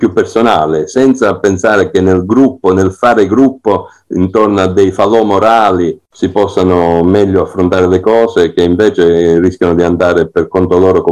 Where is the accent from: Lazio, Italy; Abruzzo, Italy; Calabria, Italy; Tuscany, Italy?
Calabria, Italy; Cosenza; io sono di Cosenza